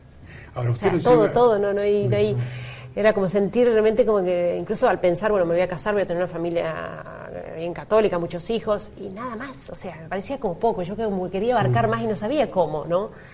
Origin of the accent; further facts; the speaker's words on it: Villa Mercedes, San Luis, Argentina; Bueno, yo soy de Villa Mercedes, San Luis. Ahí nací, ahí estudié, ahí vive mi familia. Estudié primaria y secundaria en un colegio estatal. Y después comencé la universidad, ahí mismo en Villa Mercedes, Universidad Nacional de San Luis